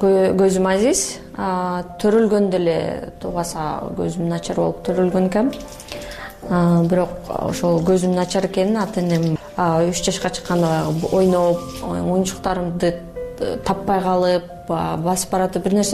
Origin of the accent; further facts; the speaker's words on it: Issyk-Kul Region, Kyrgyzstan; Мен өзүм негизи көлдө төрөлүп өскөм. Жетөгүз районунда